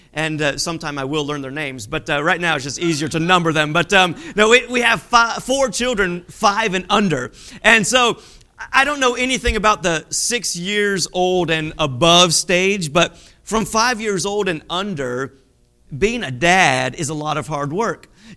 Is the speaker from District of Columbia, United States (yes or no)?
yes; Washington, District of Columbia, United States; I can get on a plane from my hometown in Washington, D.C., and be in Japan in 14 hours